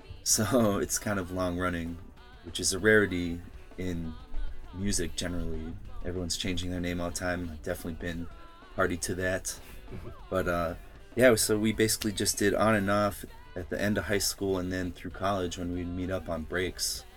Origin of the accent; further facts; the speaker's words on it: Boston, Massachusetts, United States; Well, basically, Adam and I grew up in Boston, actually. So our history goes way back to when we were in high school.